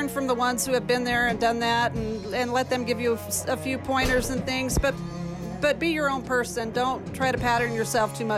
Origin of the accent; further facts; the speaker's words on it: Arizona, United States; Yes, I grew up cattle ranching on the White Mountain Apache Reservation there close to Fort Apache